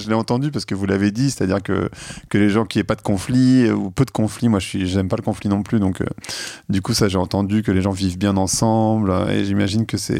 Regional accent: Lebanon; now in France; quand on vient du Liban et qu'on sait ce que c'est qu'une situation où vraiment ça va pas très bien, quand on est en France

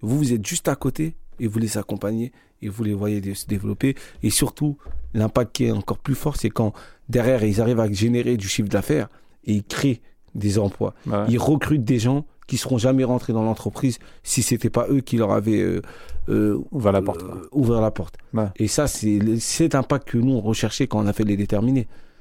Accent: France; On a grandi en France, on est né avec la culture française. Et certes, nos parents sont originaires d'autres pays, d'Afrique, etc.

